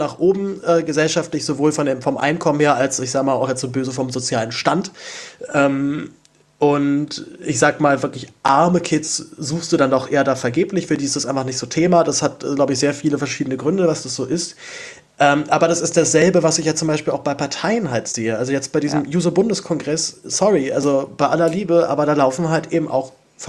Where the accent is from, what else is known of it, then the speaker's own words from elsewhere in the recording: Berlin, Germany; ich komme selber aus einem Hartz-IV-Haushalt und meine Eltern haben immer nur aufgestockt auf Hartz-IV dazu bin ich aber auch noch in Zehlendorf aufgewachsen, also in einem wirklich sehr gutbürgerlichen Stadtteil